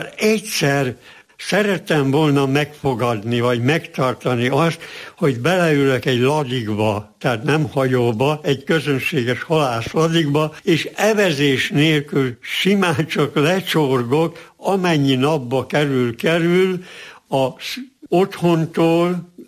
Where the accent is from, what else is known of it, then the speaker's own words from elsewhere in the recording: Győr-Moson-Sopron, Hungary; born there; holott a győri székesegyháztól 8 kilométerre, 9 kilométerre születtem, mert én a szülőfalomban születtem, tehát nem a győri kórházban.